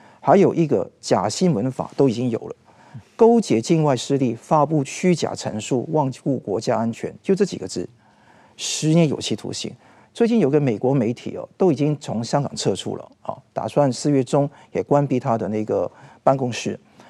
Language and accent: Chinese; Taiwan; 所以我看呢、啊，未来的人是外国人哦、啊，我台湾人哦、啊，要到香港去，我觉得是冒着极大风险。